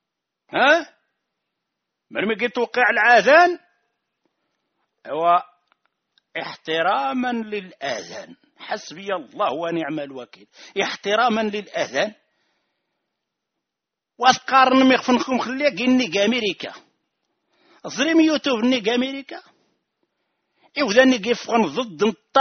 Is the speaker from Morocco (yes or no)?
yes; Rif, Morocco; أنا ريفي أفتخر